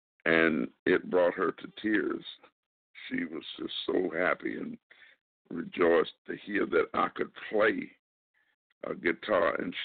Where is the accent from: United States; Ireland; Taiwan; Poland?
United States; Groveland, Florida; This barbershop in my hometown of Groveland, Florida, I was a little kid, used to going in the barbershop and getting my hair cut on